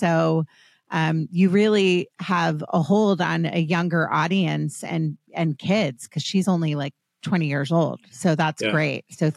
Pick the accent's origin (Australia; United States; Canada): United States; East Coast; I grew up on the East Coast. Actually, lacrosse is now a sport out here and people are more into it.